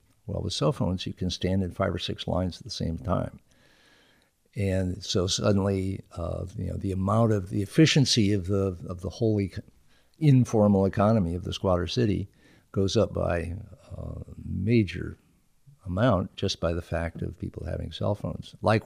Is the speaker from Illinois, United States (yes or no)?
yes; Rockford, Illinois, United States; I grew up in Rockford, Illinois, a city of 100,000 then, and I think it's about 100,000 now.